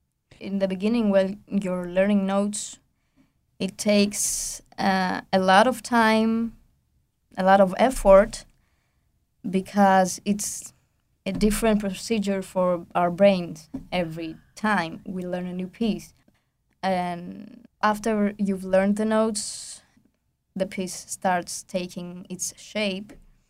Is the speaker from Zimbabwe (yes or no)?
no; Greece; English is a second language; now in Fairbanks, United States; That's my second semester here. And I'm from Greece, and that's the first time I've been in the US